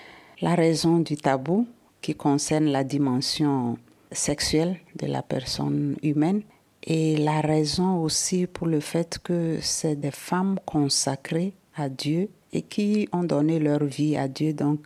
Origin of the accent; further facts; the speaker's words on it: Togo; je suis togolaise religieuse des Sœurs de Sainte-Catherine d'Alexandrie.